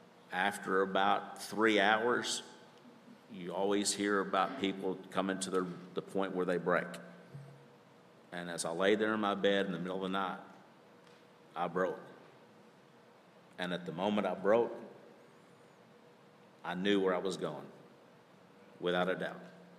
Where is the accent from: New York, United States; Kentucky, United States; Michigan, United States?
Kentucky, United States; Kirksey; I grew up in Kirksey. I don't know if anyone knows where Kirksey is, Northwest Callaway County.